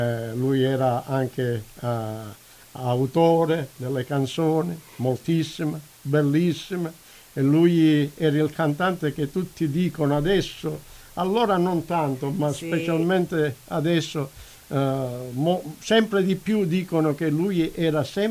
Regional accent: Calabria, Italy; noi siamo calabresi, sia io che Giuliana

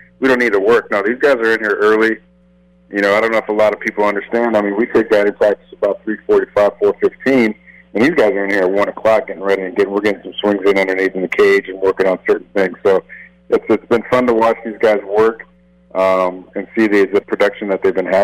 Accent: California, United States; now in Summerlin, United States; I really love it out here in Summerlin. I'm from California, so I've been to Vegas a lot.

